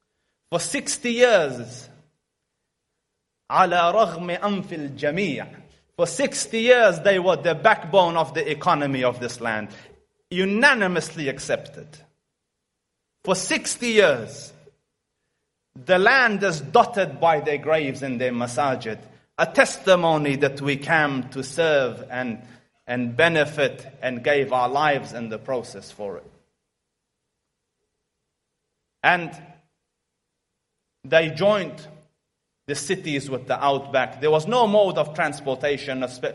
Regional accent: Afghanistan; English is a second language; He's from Russia. Now I am from Afghanistan.

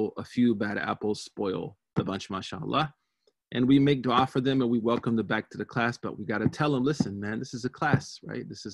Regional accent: New York, United States; I am from New York, yes, but I'm not currently in New York right now.

